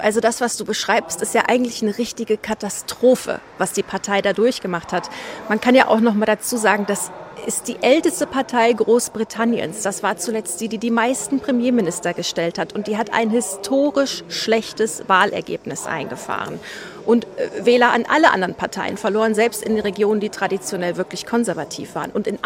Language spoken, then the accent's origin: German; Germany; now in London, United Kingdom; Wenn ich mit Leuten ins Gespräch komme und sage, ich komme aus Deutschland